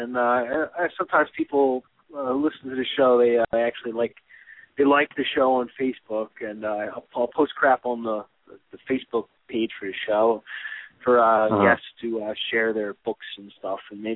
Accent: New Jersey, United States; also born or lived in New York City; Because I'm from Jersey. I'm from New York City. A lot of time in Philly and shit.

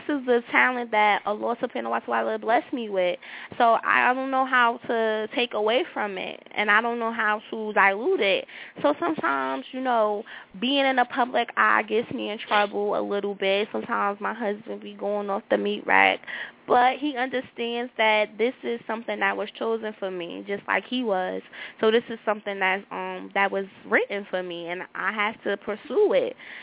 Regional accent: United States; I'm American all day, and I tell people that all the time.

